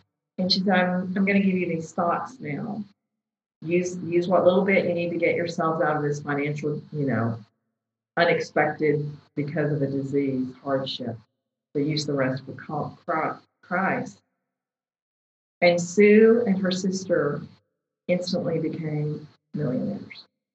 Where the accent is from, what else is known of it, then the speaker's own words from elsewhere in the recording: United States; That's my mentality because I'm an American.